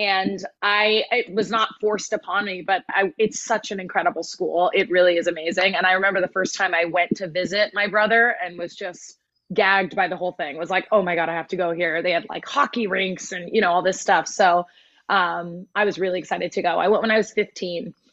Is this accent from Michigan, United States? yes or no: no; Palm Desert, California, United States; I grew up in Palm Desert. So, yeah. But I went to prep school on the East Coast.